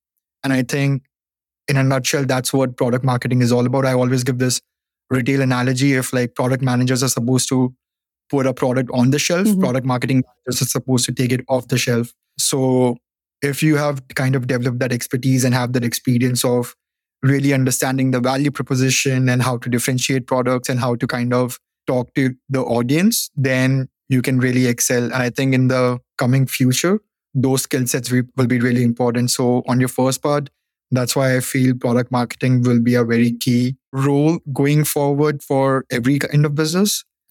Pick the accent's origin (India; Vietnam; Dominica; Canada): India; moved away as an adult; now in United States; So born and raised in India, I've been in the United States since 2019.